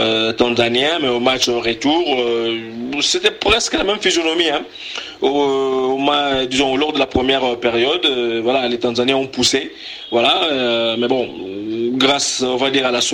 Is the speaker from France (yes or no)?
no; DR Congo; réagir par rapport à l'actualité sportive ici chez nous en République démocratique du Congo.